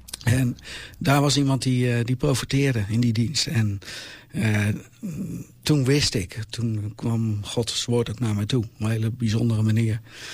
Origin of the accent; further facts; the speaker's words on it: Numansdorp, South Holland, Netherlands; Want ik kom uit de regio van Numansdorp, Rotterdam, die kant uit.